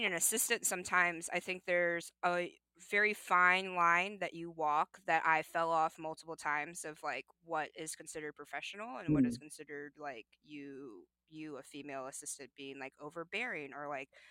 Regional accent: Midwest, United States; I was raised in the Midwest.

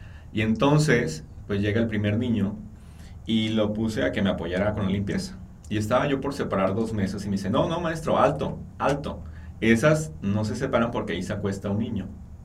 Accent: Tepic, Nayarit, Mexico; Cuando llegué al estado de Jalisco, yo provengo de Tepic, Nayarit

